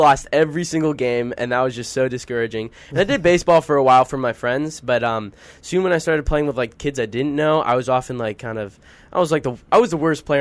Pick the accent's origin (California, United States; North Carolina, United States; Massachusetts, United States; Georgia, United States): California, United States; I am from the Bay Area.